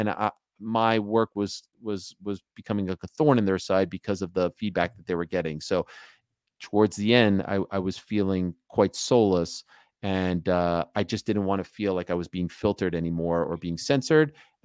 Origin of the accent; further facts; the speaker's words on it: Montreal, Quebec, Canada; I'm a kid from Montreal.